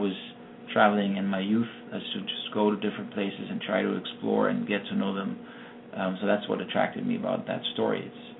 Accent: Germany; I grew up playing basketball growing up in Germany.

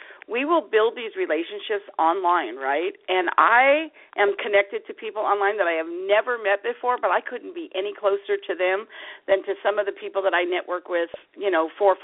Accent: Las Vegas, Nevada, United States; So back in the day, many, many years ago, in Las Vegas, so I'm from Las Vegas

